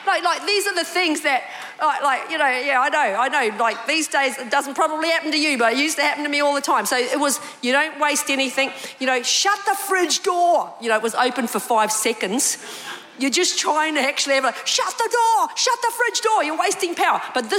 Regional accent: New Zealand; I grew up in New Zealand, and at the time when I was growing up, we didn't have a lot of money.

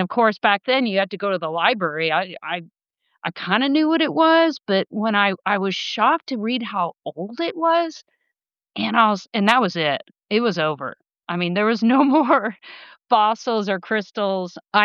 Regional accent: Paris, Ontario, Canada; I grew up in Paris, Ontario, which was a town of, I think, 4,000 people when I was running around and biking around as a kid. And I was surrounded by cornfields.

